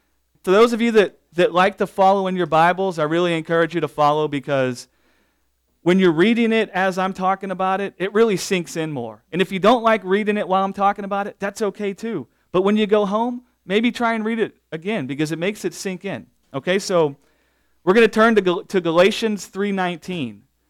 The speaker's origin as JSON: {"language": "English", "region": "the South", "country": "United States", "tie": "born or raised there", "said": "I grew up in the South, and as a kid, that's all I heard was about be holy."}